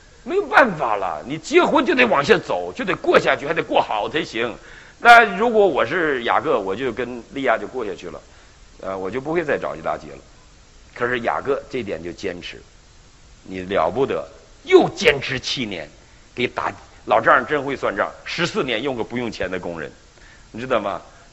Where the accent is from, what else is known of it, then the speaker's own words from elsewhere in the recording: Northeast China, China; 我是东北人啊，我东北人，我太太上海人，我是学文的，她是学理的，我是偷渡过来的，她是留学过来的